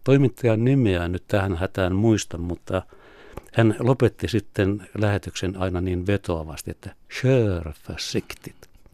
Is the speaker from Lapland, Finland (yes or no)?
no; Vaasa, Ostrobothnia, Finland; kun olen siis Vaasasta kotoisin.